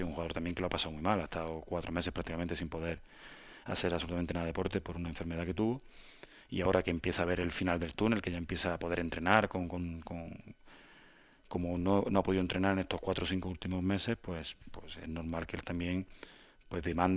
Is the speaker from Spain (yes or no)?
yes; Córdoba, Andalusia, Spain; also born or lived in Canary Islands; Me estoy muy orgulloso de haber nacido en Canarias, pero estoy criado en Córdoba. Y si a mí todo el mundo que me pregunta, digo que soy cordobés porque he pasado más de la mitad de mi vida en Córdoba